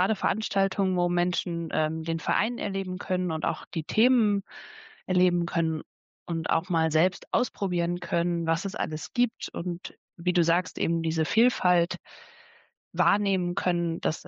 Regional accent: Rhineland, Germany; born there; now in Kiel, Germany; 30 Jahre jung und gebürtig aus dem Rheinland und jetzt seit über 6 Jahren in Kiel

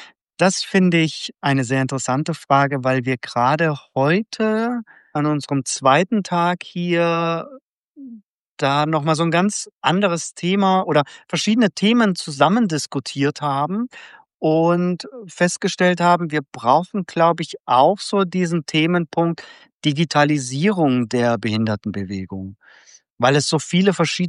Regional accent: Konstanz, Baden-Württemberg, Germany; born there; also born or lived in Stuttgart / Marburg; now in Kassel, Germany; Ich komme eigentlich gebürtig aus Konstanz am Bodensee

